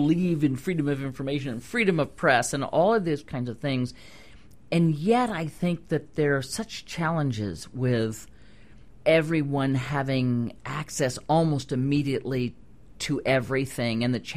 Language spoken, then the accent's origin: English; Missouri, United States; My family is a bunch of hunters. I mean, we grew up in the Midwest. It was Missouri.